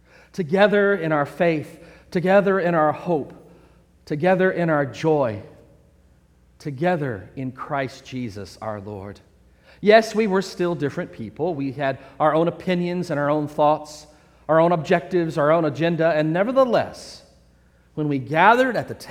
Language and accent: English; Texas, United States; Eldridge was a friend of mine for several reasons. First of all, he was a fellow Texan.